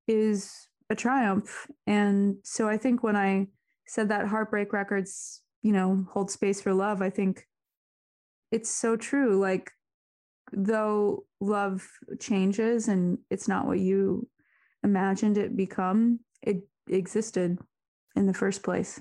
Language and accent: English; Arizona, United States; also born or lived in Seattle; And obviously growing up in Arizona is, you know, not amazing for gardening. So I didn't really grow up gardening or anything.